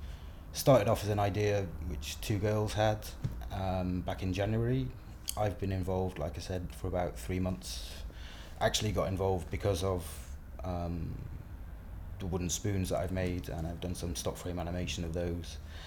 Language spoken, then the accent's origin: English; Audlem, North West England, United Kingdom; born there; now in London, United Kingdom; I was born the 9th of June 1975. I was born in Audlem in Cheshire in the UK, but I now live in London.